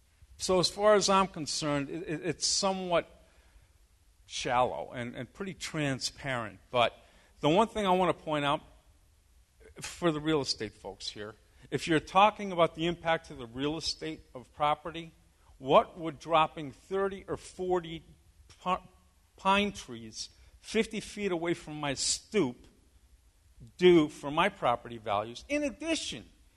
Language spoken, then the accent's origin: English; Concord, New Hampshire, United States; I come from Concord. I happen to be glad to hear somebody else is from Concord or nearby.